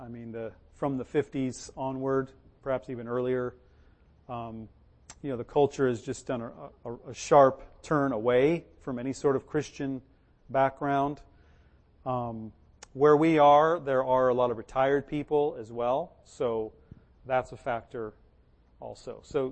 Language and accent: English; United States; I think as a pastor and then as an American, I have a couple strikes against me perhaps, but we're welcomed in the village.